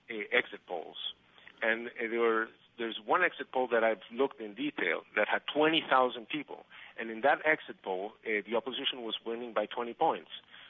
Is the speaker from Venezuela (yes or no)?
yes; Venezuela; English is a second language; I'm a Venezuelan. I grew up in Venezuela. I went to school in Venezuela.